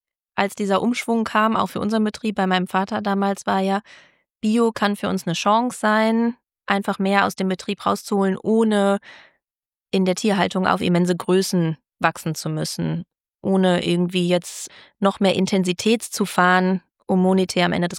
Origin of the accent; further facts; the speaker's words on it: Fröndenberg, North Rhine-Westphalia, Germany; Ich glaube tatsächlich bei uns in Ostbüren ziemlich weit oben auf dem Berg, wenn man auch rüberschauen kann Richtung Stadt, aber immer noch Richtung unser Dorf Ostbüren